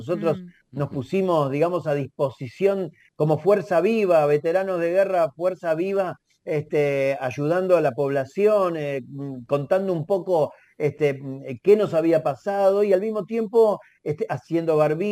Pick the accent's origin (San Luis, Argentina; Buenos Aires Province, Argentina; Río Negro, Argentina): Buenos Aires Province, Argentina; Munro; voy acá a Campo de Mayo, yo soy de Munro